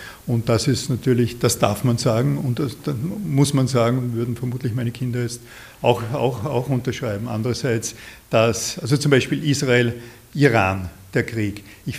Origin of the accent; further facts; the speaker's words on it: Ebensee, Upper Austria, Austria; now in Vienna, Austria; ich bin in Wien zu Hause, lebe hier seit gut 40 Jahren. Heimat ist einerseits das Salzkammergut, wo ich aufgewachsen bin, Ebensee, kleiner Ort am Traunsee